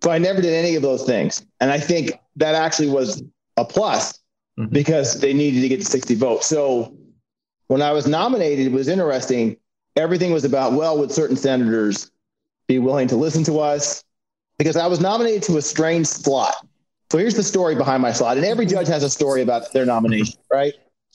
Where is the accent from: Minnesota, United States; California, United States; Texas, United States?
California, United States; also born or lived in Washington, D.C.; So I was born in the District of Columbia, but pretty much was in California from the ages of 3 all the way until now